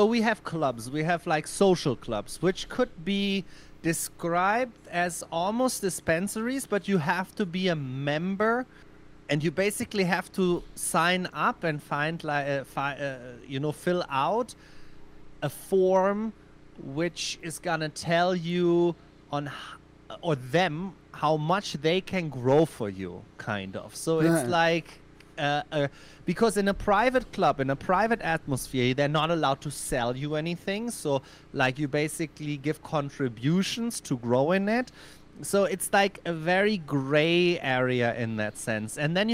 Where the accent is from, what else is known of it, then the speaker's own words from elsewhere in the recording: Germany; now in Spain; Well, I'm from Germany originally, now living in Spain, though.